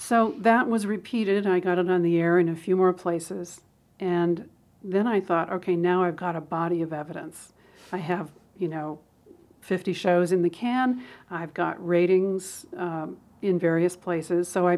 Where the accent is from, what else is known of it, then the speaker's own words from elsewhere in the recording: Tokyo, Japan; also born or lived in New York City / Los Angeles; I grew up in Tokyo, 11 million people at the time. Then I lived in New York City. Then I lived in Los Angeles.